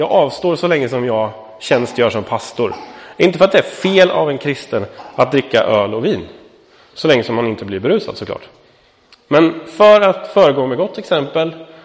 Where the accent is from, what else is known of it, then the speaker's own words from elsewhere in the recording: Austria; Jag är österrikare. Liksom det ingår i vår kultur att dricka öl liksom.